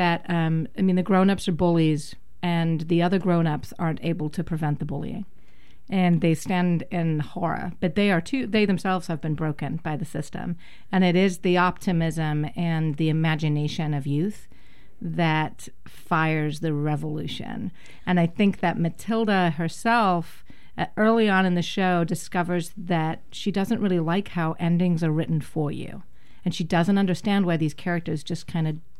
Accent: Liverpool, North West England, United Kingdom; Although I'm from Liverpool

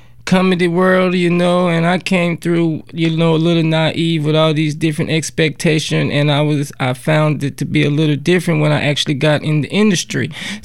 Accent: Alabama, United States; Now, myself, I know a little bit about Jeff Sessions because I'm from Alabama, and he was too.

